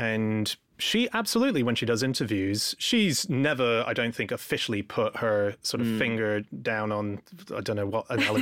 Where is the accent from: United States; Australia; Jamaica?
Australia; Sydney, New South Wales; I'm from Sydney